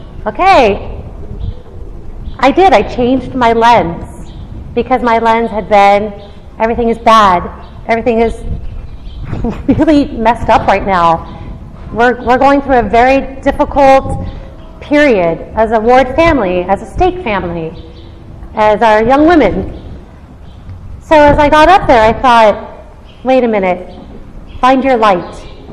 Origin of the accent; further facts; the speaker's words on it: Los Angeles, California, United States; I grew up in Los Angeles, where you go to the airport, and I used to love the Hare Krishnas.